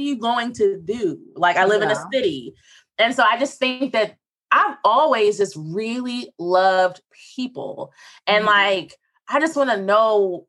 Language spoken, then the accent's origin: English; Philadelphia, Pennsylvania, United States; Like, I'm from Philadelphia. No one dances.